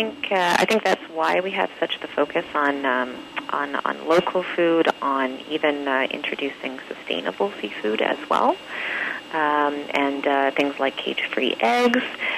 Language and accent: English; Vancouver, British Columbia, Canada; Born and raised in Vancouver.